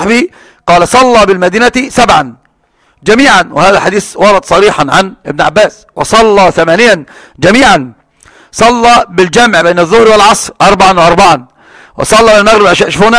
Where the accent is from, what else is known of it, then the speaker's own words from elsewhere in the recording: Egypt; وتعلم أنت عندنا في مصر المغرب غريب، قم فصلي.